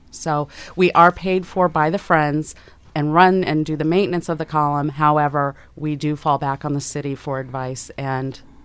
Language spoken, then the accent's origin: English; Missouri, United States; moved away as an adult; also born or lived in Kodiak, Alaska; Both Jay and I were raised in Missouri, and that's where we met, childhood sweethearts